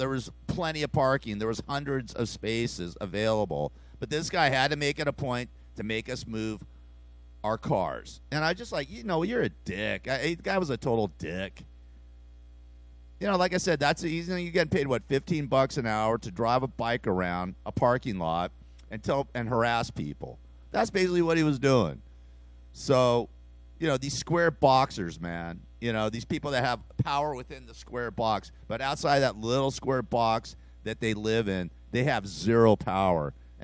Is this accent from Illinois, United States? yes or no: no; Los Angeles, California, United States; I'm from Los Angeles. I grew up in Los Angeles.